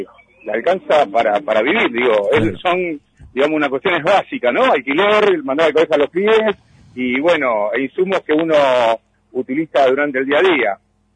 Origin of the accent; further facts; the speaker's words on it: Caseros, Buenos Aires Province, Argentina; mis amigos de Casero, yo soy de Casero, soy del conurbano